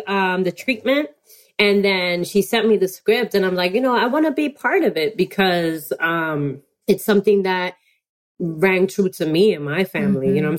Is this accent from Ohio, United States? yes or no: no; New York City, New York, United States; I always been proud to be Dominican American, and being a New Yorker on top